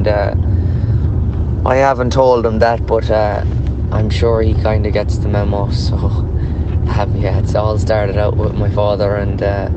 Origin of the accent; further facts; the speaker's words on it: Corofin, Ireland; I grew up in Corrifin. It's a very popular football in part of the country.